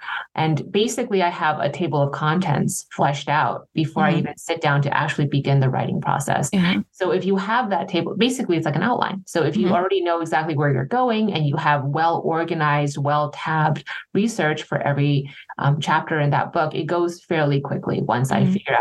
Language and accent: English; New York, United States; now in California, United States; in California, I always think I'm a transplant from New York, but then when I visit upstate New York, when I go back home, I realize, oh my gosh, I'm very California now.